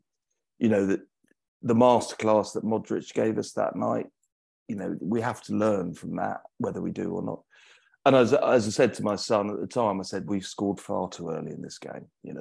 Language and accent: English; England, United Kingdom; But as an Englishman, I'm bound to have fond memories of 2018.